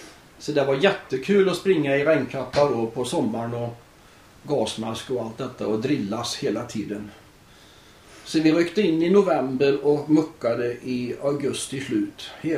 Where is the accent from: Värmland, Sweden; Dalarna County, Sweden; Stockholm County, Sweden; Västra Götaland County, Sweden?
Västra Götaland County, Sweden; Sörby; Ja, jag bor och är född i Sörby. På en gård som heter Ölstorp utanför Floby. Så jag har inte kommit så långt bort ifrån mina barnsben, om man säger så.